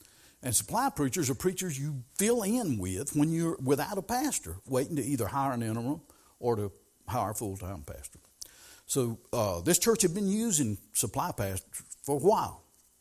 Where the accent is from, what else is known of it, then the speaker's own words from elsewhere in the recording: Wadeville, United States; I grew up in Wadeville.